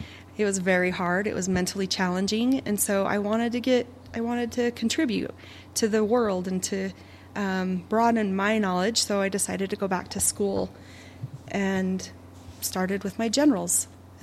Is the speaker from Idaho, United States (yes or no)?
yes; Idaho, United States; now in Utah, United States; So I'm originally from Idaho. I'm a small town girl. I couldn't get out of this small town in Idaho fast enough